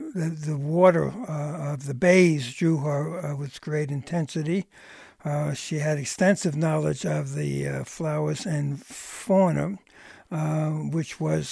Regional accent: Brooklyn, New York, United States; for a while she lived in my hometown of Brooklyn

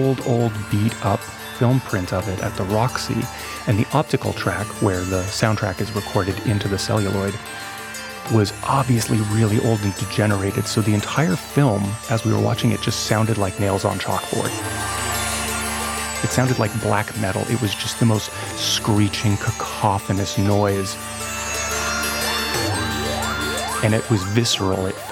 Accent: San Francisco, California, United States; I'm from San Francisco.

